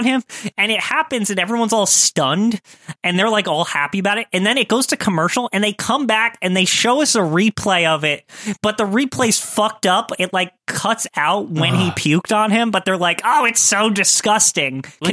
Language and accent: English; New Jersey, United States; Me either. I'm always at Penn, because I'm from Jersey.